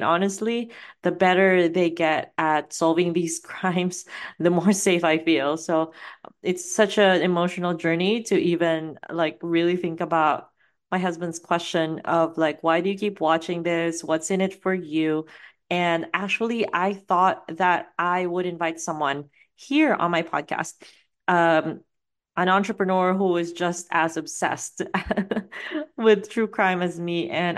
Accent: Philippines; I grew up in the Philippines

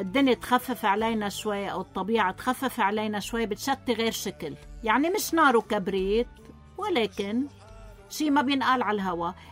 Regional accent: Lebanon; نحن شعب لبناني معتر ومعذب ومخطوف،

